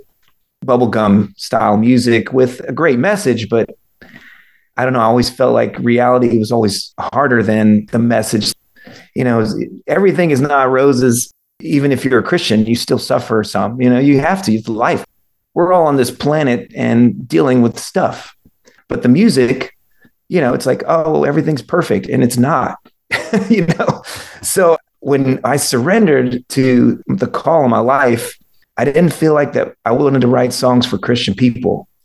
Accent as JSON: {"language": "English", "region": "California", "country": "United States", "tie": "born or raised there", "said": "So I grew up in California in the late 80s. You know, everything was pop."}